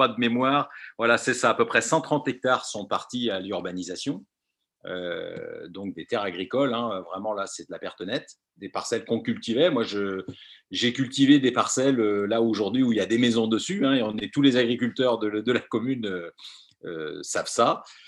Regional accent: Migné-Auxances, Nouvelle-Aquitaine, France; j'ai toujours vécu sur la commune, je suis né à Migny-Auzance et je demeure à Migny-Auzance et j'exerce mon métier à Migny.

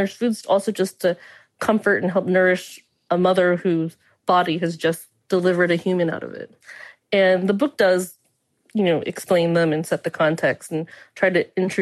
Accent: California, United States; my grandma was in Boston and I grew up in California.

